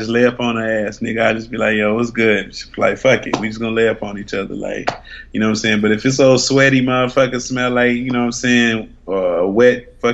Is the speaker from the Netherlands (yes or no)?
no; Texarkana, United States; Oh, okay, yeah, man. I'm from Texarkana.